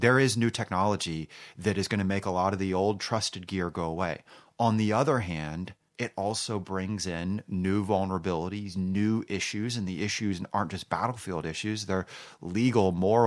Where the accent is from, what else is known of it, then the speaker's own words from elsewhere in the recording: United States; now in Australia; I'm an American down in Australia right now.